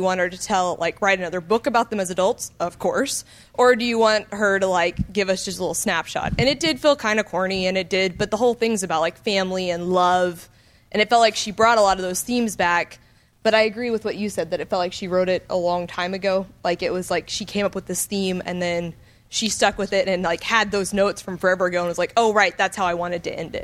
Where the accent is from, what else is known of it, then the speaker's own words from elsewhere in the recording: Austin, Texas, United States; I'm from Austin.